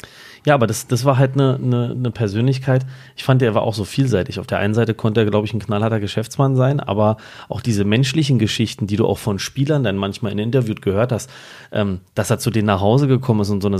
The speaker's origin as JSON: {"language": "German", "region": "Berlin", "country": "Germany", "said": "da haben wir es geschafft als Berliner, allesamt."}